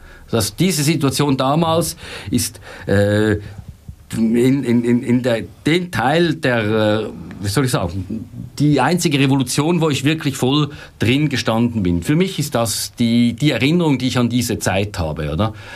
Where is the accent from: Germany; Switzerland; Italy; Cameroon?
Switzerland; gerade ich als Schweizer oder Kathi als Österreicherin gehören zum deutschsprachigen Kulturraum